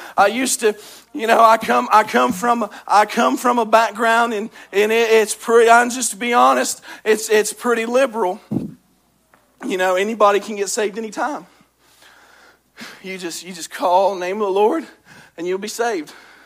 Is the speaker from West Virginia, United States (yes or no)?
yes; West Virginia, United States; I'm from West Virginia. I'm a lot different.